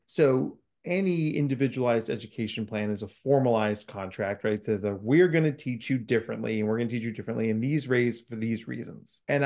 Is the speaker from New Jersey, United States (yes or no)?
yes; New Jersey, United States; Well, so I grew up in New Jersey and Kevin Smith and Jay Muse and the whole View Askew team were anchored in that part of New Jersey.